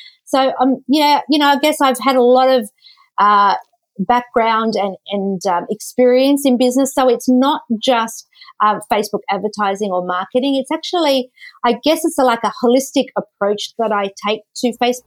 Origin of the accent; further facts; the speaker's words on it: Melbourne, Victoria, Australia; I came from Melbourne